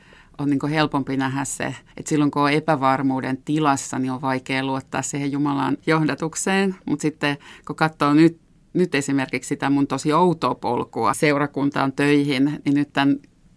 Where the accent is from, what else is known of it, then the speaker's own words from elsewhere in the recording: Hanko, Uusimaa, Finland; mä oon itse Hangosta kotoisin ja mulle meri on niinku semmoinen sielunmaisema